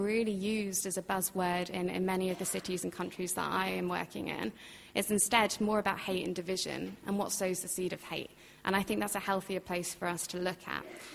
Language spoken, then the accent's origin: English; Scotland, United Kingdom; the definition in this country anyway is around challenging British values, which I, as a Scot, take very big issue with.